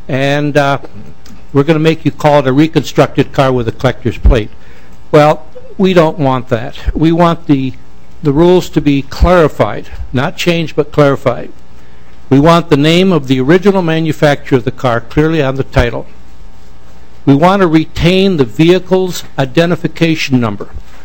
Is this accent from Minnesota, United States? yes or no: yes; Crystal, Minnesota, United States; I'm from Crystal, Minnesota.